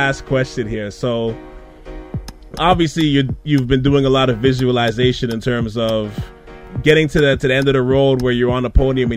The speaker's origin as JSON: {"language": "English", "country": "Trinidad & Tobago", "said": "Because I'm Trinidadian, but..."}